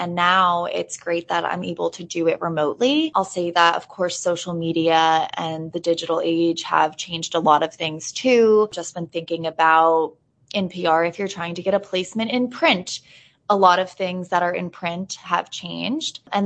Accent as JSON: {"language": "English", "town": "Holly", "country": "United States", "tie": "born or raised there", "said": "that was always a fun job to have with my lake knowledge growing up in Holly."}